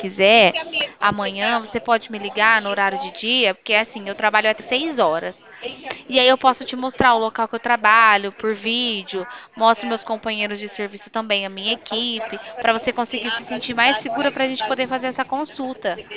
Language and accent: Portuguese; Bebedouro, São Paulo, Brazil; Sou de Bebedouro, tá de São Paulo.